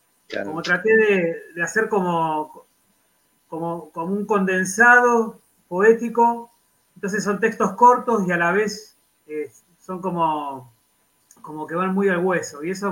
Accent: Viedma, Río Negro, Argentina; De Viedma, acá en la Patagonia Argentina.

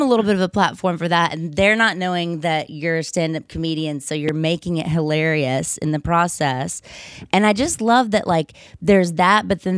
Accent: the South, United States; accent: southern; I think she was probably trying to tell me to lose my southern accent

